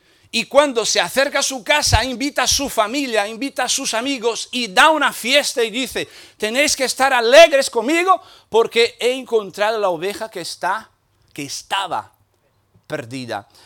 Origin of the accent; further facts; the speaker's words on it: Brazil; Spanish is a second language; En un lugar ahí, en mi país, Brasil, dentro de la, totalmente, de la selva.